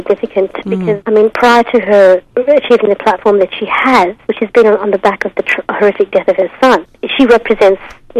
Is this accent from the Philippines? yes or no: no; Australia; which as Australian women we're all discussing